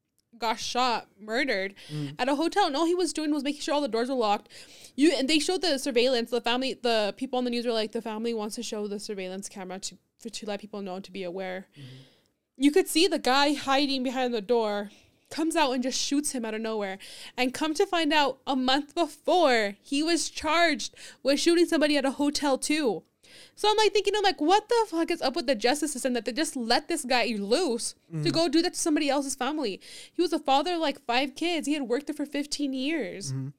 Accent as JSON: {"language": "English", "town": "Las Vegas", "region": "New Mexico", "country": "United States", "said": "I know, they're like, where are you from? And we're like, Las Vegas. They're like, wow, where's that at?"}